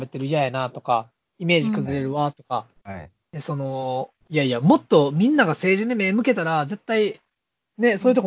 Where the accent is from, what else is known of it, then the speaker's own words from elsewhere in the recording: Yokosuka, Kanagawa, Japan; あ、うわ、でも、横須賀市ですね。